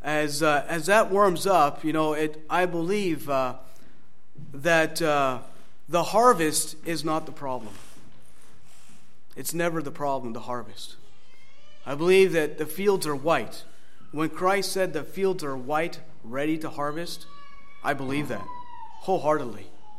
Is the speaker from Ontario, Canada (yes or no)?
yes; Kenora, Ontario, Canada; many a time back home in Kenora, that there are people that never heard the gospel once. You know, my hometown, where I came from, never heard the gospel once in their life.